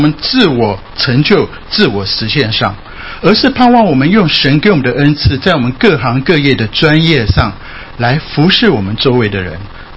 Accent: Japan; 没有什么厉害，我在日本长大

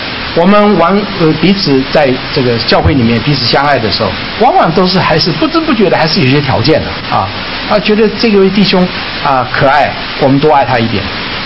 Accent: Taiwan; 我们从台湾来的没有这个话啊，这个在国内才有啊

